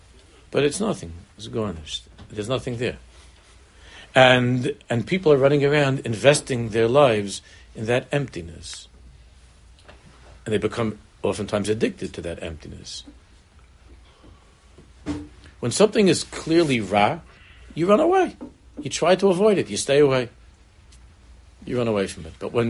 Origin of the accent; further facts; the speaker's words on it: United States; I grew up in America and I was hoping to bump into some of my favorite characters or something.